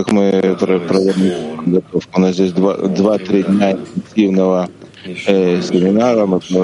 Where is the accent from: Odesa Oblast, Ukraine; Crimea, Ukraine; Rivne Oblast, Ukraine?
Odesa Oblast, Ukraine; Odesa; из Одессы.